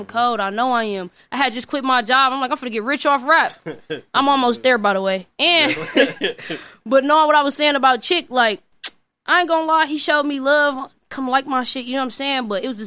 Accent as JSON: {"language": "English", "town": "Milwaukee", "region": "Wisconsin", "country": "United States", "tie": "born or raised there", "said": "I lived on 3rd and Keith. Like, my grandma's still living there right now. She's been living in the same house for like 19 years. Yeah. No bullshit. But, yeah, that's where I grew up at."}